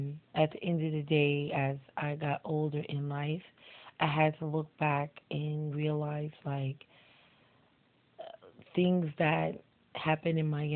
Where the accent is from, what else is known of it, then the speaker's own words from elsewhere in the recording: Queens, New York, United States; I'm from Queens, New York.